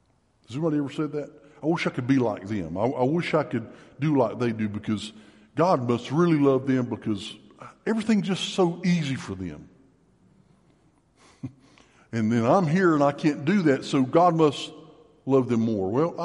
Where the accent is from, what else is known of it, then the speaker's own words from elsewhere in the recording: Brunswick, Georgia, United States; I'm from Brunswick and I'm a nobody. Who's heard of Brunswick?